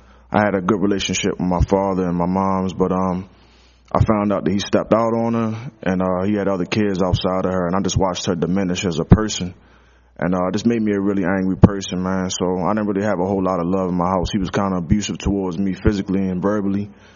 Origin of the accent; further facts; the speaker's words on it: Baltimore, Maryland, United States; I'm 28 years old. I'm from East Baltimore, Maryland.